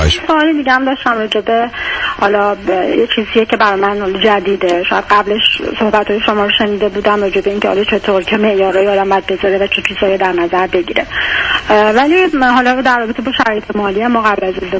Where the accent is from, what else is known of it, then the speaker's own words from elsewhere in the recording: Iran; من از ایرانم